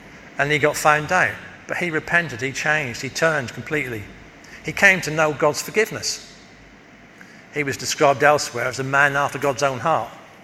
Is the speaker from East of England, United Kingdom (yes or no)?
yes; East of England, United Kingdom; We're British, we do that. We're from Norfolk, we do it that way.